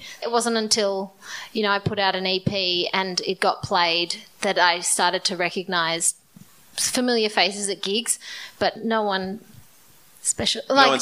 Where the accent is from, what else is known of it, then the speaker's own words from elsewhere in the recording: Melbourne, Victoria, Australia; In Melbourne, I'm from Melbourne.